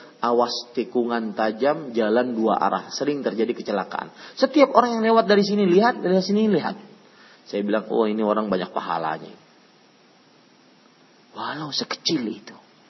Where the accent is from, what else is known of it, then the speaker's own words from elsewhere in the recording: Banjarmasin, South Kalimantan, Indonesia; Saya pernah, Pak, di kampung saya di Banjarmasin ada orang